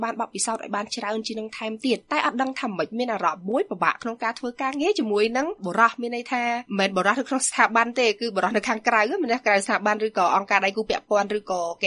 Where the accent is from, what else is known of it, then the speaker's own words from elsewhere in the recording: Kampong Som, Preah Sihanouk, Cambodia; also born or lived in Kandal; ខ្ញុំរៀនចប់ថ្នាក់ទី12នៅកំពង់សោម